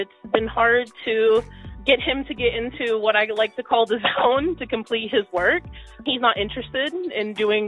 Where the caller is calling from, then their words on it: Hickory, North Carolina, United States; I'm calling from Hickory, North Carolina.